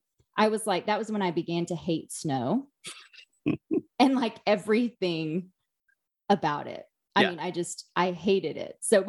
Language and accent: English; Southern US, United States; And I would say I grew up the culture in which I grew up in Bible Belt America